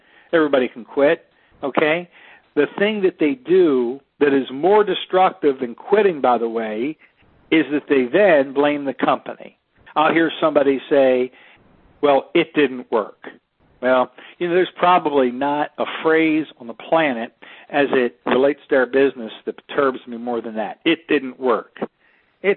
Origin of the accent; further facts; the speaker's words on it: Annapolis, Maryland, United States; now in Tampa, United States; Remember, I live in Tampa, Florida. So if I decided to drive to my hometown up near Annapolis, Maryland, the Baltimore-Annapolis area